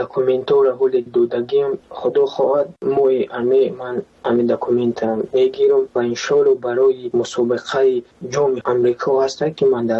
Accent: Tajikistan; لیکن من تاجیکم.

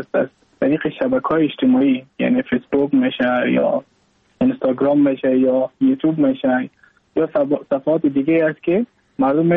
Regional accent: Mazar-i-Sharif, Balkh, Afghanistan; moved away as an adult; now in India; از مزار شریف هستم، از قریه شیراباد که از قریه درفتاده مزار شریف بخش میباشم، که ما در سال 2019 ماه جون به هندوستان آمدم

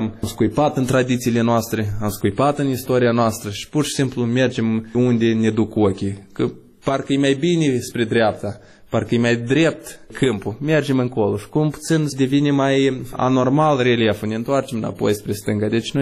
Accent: Moldova; Sunt mândru de faptul că sunt moldovean

